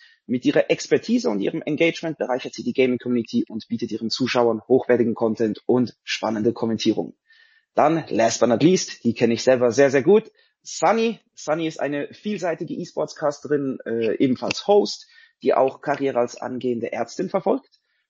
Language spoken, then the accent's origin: German; Switzerland; Ich komme auch aus der Schweiz.